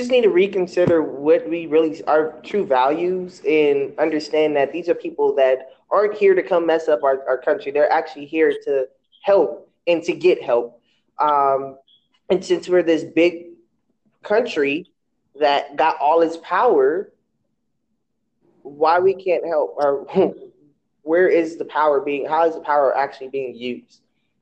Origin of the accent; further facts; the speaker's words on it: Los Angeles, California, United States; I'm like, yes, I am from Los Angeles, California. Yes, I'm African American, black, whatever you want to call it.